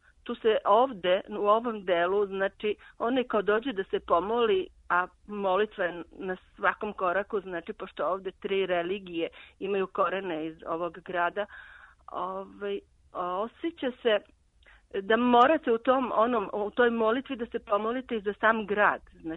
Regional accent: Niš, Serbia; moved away as an adult; Bio je student kod nas u Nišu, tako da sam onih 90-ih kad je počelo neko teško vreme za nas, došli smo ovde na kratko, a u stvari ostali smo.

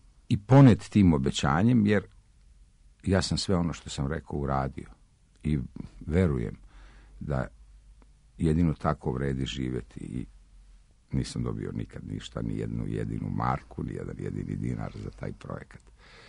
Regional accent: Kozarska Dubica, Republika Srpska, Bosnia & Herzegovina; pošto sam odrastao kod Bosanske Dubice u jednom selu

